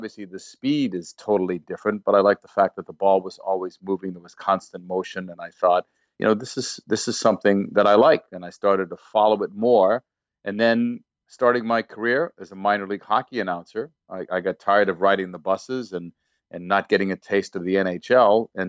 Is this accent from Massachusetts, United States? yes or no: yes; Waltham, Massachusetts, United States; years and years ago, growing up in the Boston area, Waltham, Massachusetts, I was a hockey fan.